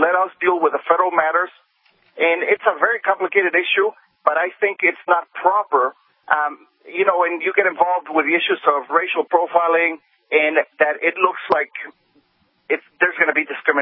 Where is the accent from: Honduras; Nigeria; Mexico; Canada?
Mexico; now in United States; Well, I'm an immigrant from Mexico. It took me over 11 years to immigrate